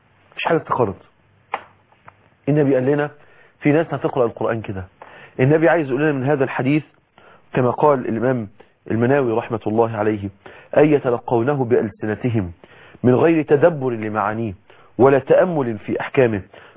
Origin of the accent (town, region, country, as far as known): Mansoura, Dakahlia, Egypt